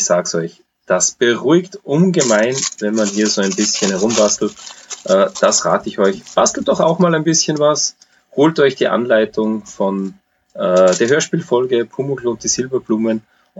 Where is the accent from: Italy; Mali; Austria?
Austria; Alufolie sagt man ja bei uns in Österreich auch